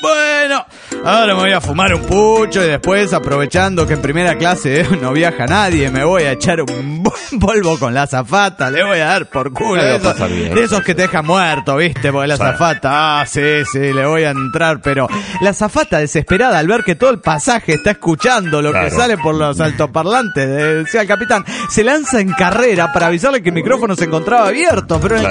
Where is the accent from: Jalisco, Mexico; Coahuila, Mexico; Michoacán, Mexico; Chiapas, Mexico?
Jalisco, Mexico; Guadalajara; de Guadalajara, Jalisco, México.